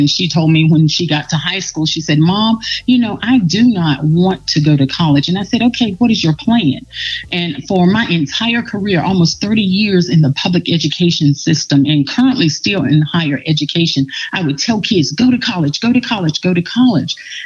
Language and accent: English; Milwaukee, North Carolina, United States; I grew up in Milwaukee, North Carolina, eastern part of North Carolina, very rural, also very humbling beginnings.